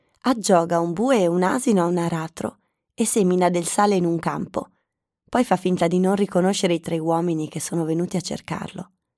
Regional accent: Piedmont, Italy; io, che per parte di padre sono genovese, ma cresciuta in Piemonte

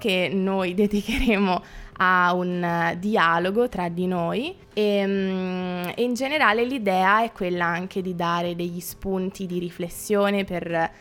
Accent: Rome, Lazio, Italy; born there; now in Rovereto, Italy; Io ho 21 anni, sono nata a Roma e adesso mi trovo a Rovereto a studiare per finire la triennale di, psicologia

